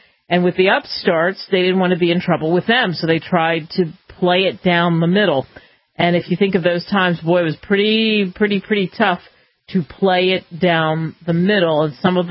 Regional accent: Philadelphia, Pennsylvania, United States; I grew up in Philadelphia, so I've said this story before. How many times have I walked by the Liberty Bell in my life, or Ben Franklin's grave growing up

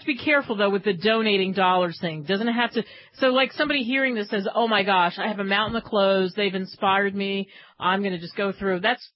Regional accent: New Jersey, United States; like I'm from cheesesteak land. I'm from Philly, New Jersey, South Jersey.

